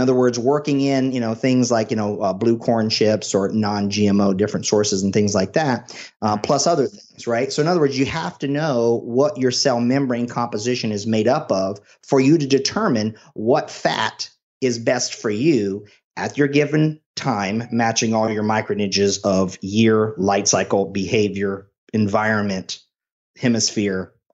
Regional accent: Ireland; now in United States; I'm Irish through and through. Okay. And I live in Florida.

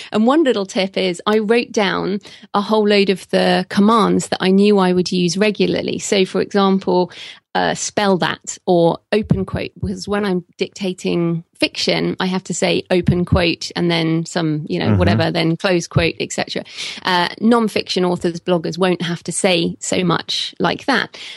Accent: England, United Kingdom; And, you know, I'm English.

